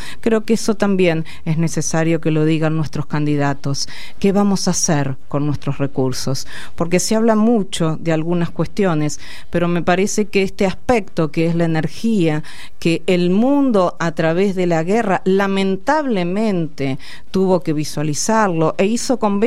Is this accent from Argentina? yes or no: yes; Argentina; nos está interpelando a nosotros como argentinos